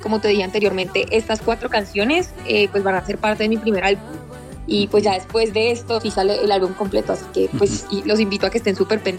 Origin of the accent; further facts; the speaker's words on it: Manizales, Caldas, Colombia; yo soy de Manizales y pues tengo en la mira las ferias de Manizales. Amo volver a Manizales